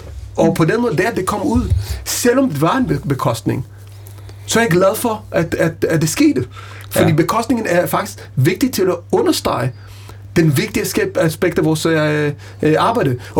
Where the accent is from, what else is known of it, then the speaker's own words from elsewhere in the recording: Israel; Danish is a second language; now in Denmark; Jeg er opvokset i Israel, boet